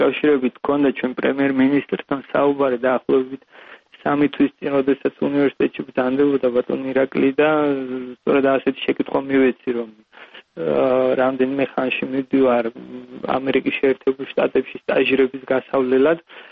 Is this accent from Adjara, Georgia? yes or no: no; Gori, Shida Kartli, Georgia; შიდა ქართლის რეგიონიდან ვარ გორის რაიონიდან